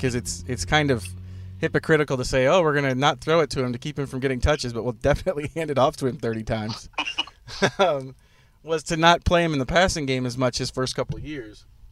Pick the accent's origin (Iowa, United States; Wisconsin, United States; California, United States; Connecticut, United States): Wisconsin, United States; I'm originally from Wisconsin, and my dad is a huge Badgers fan.